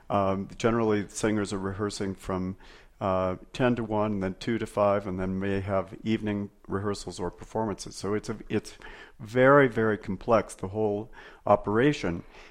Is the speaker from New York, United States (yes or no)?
no; Santa Fe, New Mexico, United States; this is the way that I was introduced to opera when I was a kid growing up in Santa Fe and came to the youth nights many, many years ago.